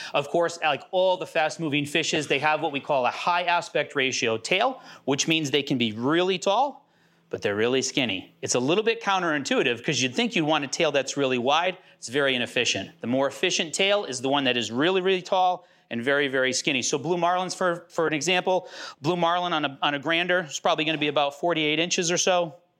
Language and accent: English; Connecticut, United States; I call him bunker, sorry, I'm from Connecticut.